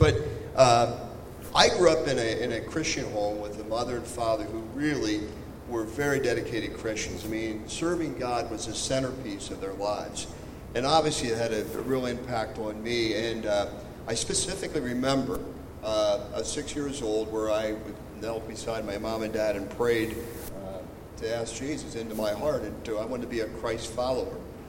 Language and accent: English; Kreamer, Pennsylvania, United States; I grew up in Snyder County, Cramer, Pennsylvania area. I've been there really all my life.